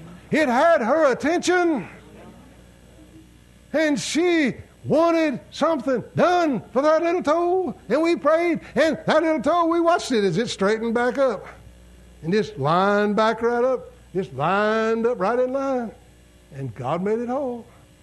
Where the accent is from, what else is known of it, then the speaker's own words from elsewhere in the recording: Texas, United States; I was born and raised in West Texas, in the desert. It's a long ways to the closest beach.